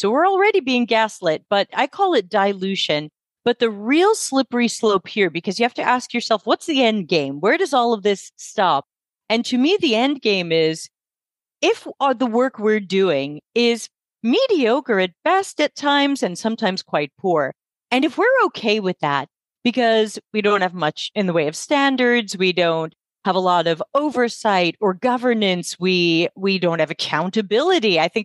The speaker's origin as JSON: {"language": "English", "country": "United States", "lives_now": "Italy", "said": "I'm an American based in Italy."}